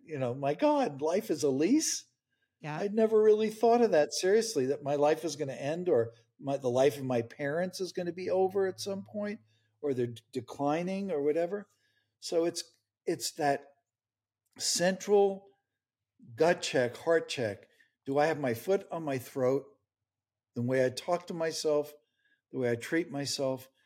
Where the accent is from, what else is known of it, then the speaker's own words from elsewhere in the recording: New York, United States; I'm originally from New York.